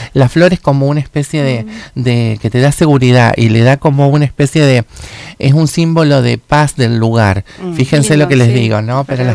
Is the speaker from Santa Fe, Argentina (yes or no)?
yes; Santa Fe, Argentina; Yo soy santafesina, nací en el Cuyen de toda la vida